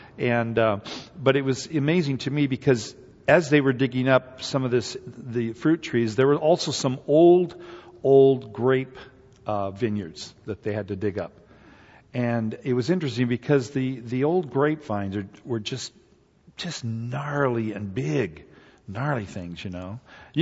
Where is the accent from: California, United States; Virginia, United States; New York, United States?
California, United States; I grew up in the Napa Valley, for a number of years I was there